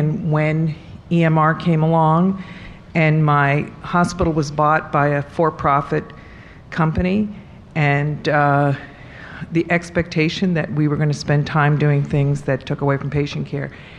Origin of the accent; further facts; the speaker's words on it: Philadelphia, Pennsylvania, United States; I'm from Philadelphia.